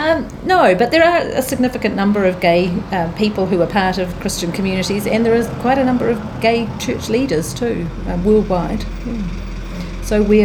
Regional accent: Timaru, Canterbury, New Zealand; I grew up in Timaru in the South Island, and my family went to the local Presbyterian church, and on my mother's side of the family, they're Scottish heritage

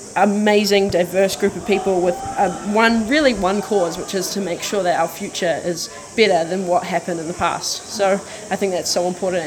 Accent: Dargaville, Northland, New Zealand; now in Auckland, New Zealand; obviously. I come from Dargaville, Northland, but I am working for Rainbow Youth right now in Auckland

